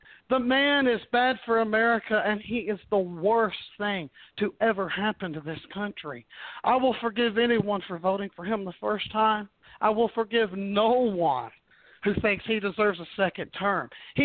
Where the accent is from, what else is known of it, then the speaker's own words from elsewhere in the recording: Louisville, Kentucky, United States; born there; I was born in Louisville, Kentucky. And I tell you what, Kentucky is about the most racist place on the planet.